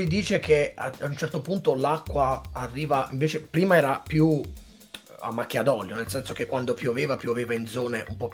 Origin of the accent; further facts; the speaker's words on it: Apulia, Italy; invece dalle mie parti giù piove di più, voglio dire, in Puglia